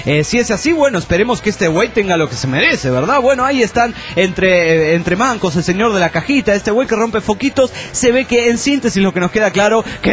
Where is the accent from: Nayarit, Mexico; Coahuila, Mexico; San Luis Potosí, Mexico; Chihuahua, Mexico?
Chihuahua, Mexico; Delicias; now in Ciudad Juárez, Mexico; Pero soy de Delicias, Chihuahua.